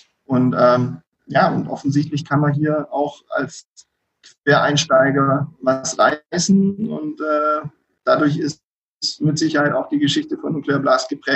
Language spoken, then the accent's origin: German; Donzdorf, Baden-Württemberg, Germany; Ich komme ursprünglich eigentlich auch aus der Ecke um Donsdorf.